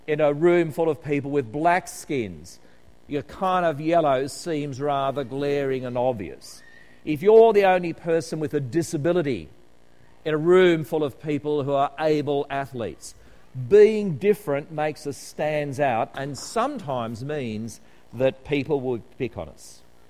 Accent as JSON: {"language": "English", "country": "Australia", "said": "It's lovely as an Australian to come to New Zealand because you get to go through the same passport queue."}